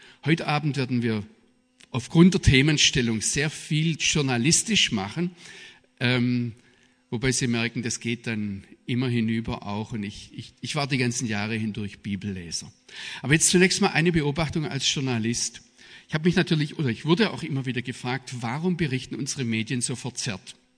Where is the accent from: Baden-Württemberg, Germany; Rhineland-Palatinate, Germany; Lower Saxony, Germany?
Baden-Württemberg, Germany; also born or lived in Rüsselsheim; Ich bin bei Rüsselsheim geboren. Nein, das stimmt, aber mein Vater hat damals in Mainz gearbeitet. Ich bin dann aber im Schwarzwald aufgewachsen. Und daher kommt mein Sprachfehler.